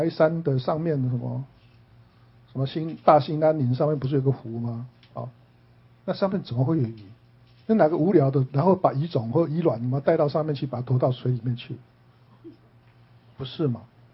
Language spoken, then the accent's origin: Chinese; Taiwan; 我想只有我们台湾人会这样做嘛。